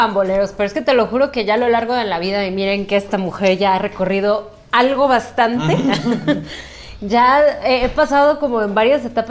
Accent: Guadalajara, Jalisco, Mexico; Neta, pues sí, somos de Guadalajara. Ustedes recuerden, estamos en la Perla Tapatía.

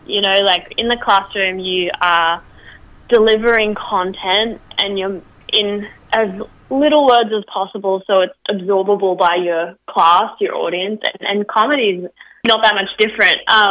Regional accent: Brisbane, Queensland, Australia; I'm from Brisbane, and so is Mel.

